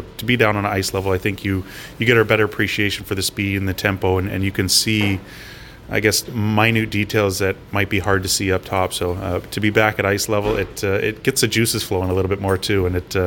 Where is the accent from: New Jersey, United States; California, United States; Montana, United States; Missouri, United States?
Missouri, United States; St. Louis; Growing up in St. Louis, I don't think I ever really dreamed of playing in the NHL.